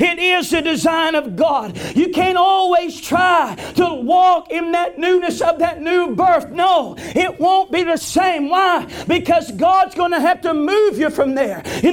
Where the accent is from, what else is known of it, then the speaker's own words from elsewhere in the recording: the South, United States; You know, I know I'm from the South, and Pentecost is a more of a rich thing down there.